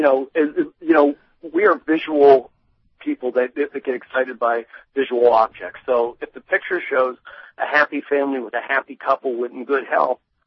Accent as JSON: {"language": "English", "region": "Pennsylvania", "country": "United States", "said": "For instance, I'm from Penn State University, Central Pennsylvania."}